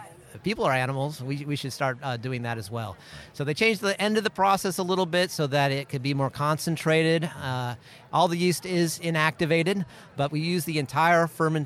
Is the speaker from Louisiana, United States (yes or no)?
no; Iowa, United States; also born or lived in New York City; I grew up in Iowa and I left. I got my PhD in New York City, went to a biotech in the Research Triangle Park. Yeah. And I decided I needed to come back to Iowa.